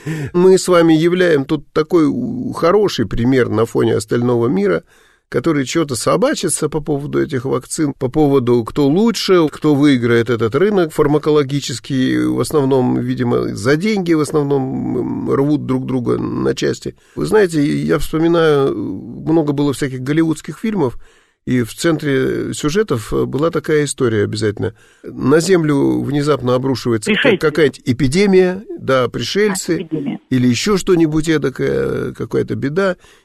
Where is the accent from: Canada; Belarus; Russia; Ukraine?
Belarus; Поэтому мы с Беларуси